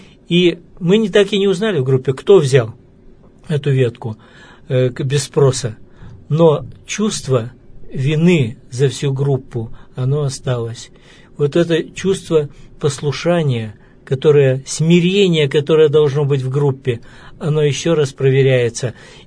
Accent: Ural, Russia; И вот мы приезжаем, мы с Урала.

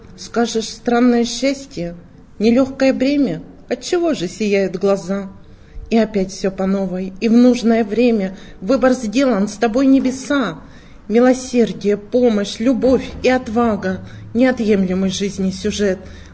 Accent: Yekaterinburg, Sverdlovsk Oblast, Russia; Я уроженка города Свердловска, ныне Екатеринбург.

